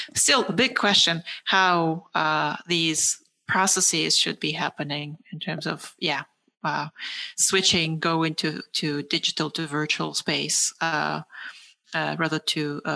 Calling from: Berlin, Germany; I'm speaking from Berlin, sitting here in Berlin and Germany

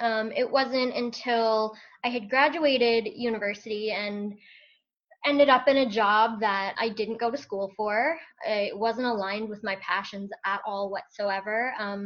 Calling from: Courtice, Ontario, Canada; I am calling from Curtis, Ontario, about 45 minutes from Toronto.

